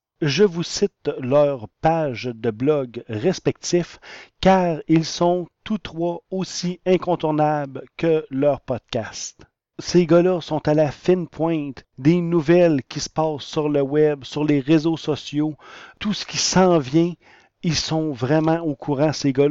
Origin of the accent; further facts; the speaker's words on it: Quebec, Canada; Mais c'est pas grave, on est des Québécois, on est fait fort.